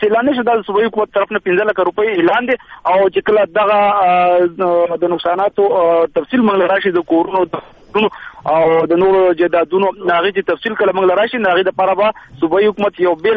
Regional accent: Peshawar, Khyber Pakhtunkhwa, Pakistan; نو په دې وخت کښې مونږ هم د پېښور یو ډېره لرې علاقه ده

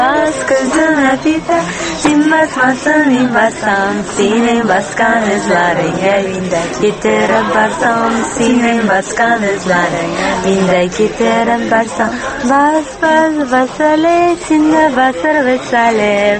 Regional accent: Tashkent, Uzbekistan; now in Los Angeles, United States; Мин Ташкенттан.

